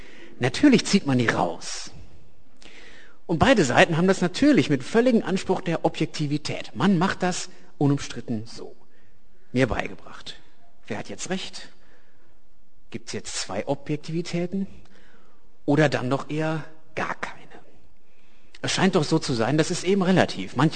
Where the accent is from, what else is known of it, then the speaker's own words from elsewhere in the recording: North Rhine-Westphalia, Germany; Also ich bin in einem Dorf groß geworden im Sauerland. Das ist ein Mittelgebirge in Nordrhein-Westfalen, das selbst schon in Nordrhein-Westfalen als etwas abgelegene und unbedeutende Provinz gilt.